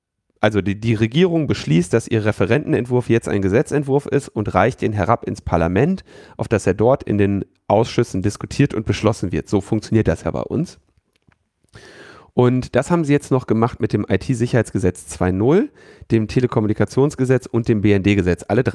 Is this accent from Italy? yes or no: no; Switzerland; Bei uns in der Schweiz gibt es ein zentrales Bundesamt für Informationstechnik